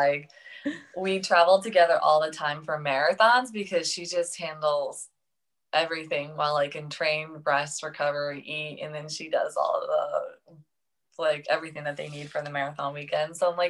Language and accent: English; Saint Petersburg, Russia; I grew up in St. Petersburg, Russia, with spina bifida.